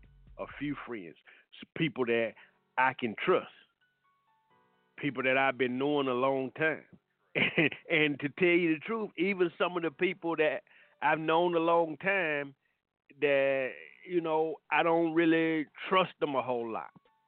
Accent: Atlanta, Georgia, United States; and I grew up in Atlanta, and it's a party in Atlanta, I know these folks

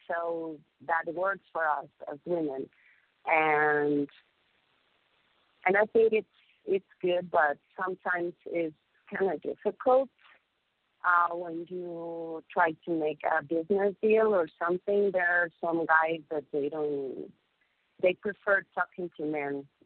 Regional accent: Chapala, Jalisco, Mexico; also born or lived in Mexico City; Well, yeah, I was born in Mexico City, and then we moved to Chapala. And I felt like I was a city girl, and I should be in the city.

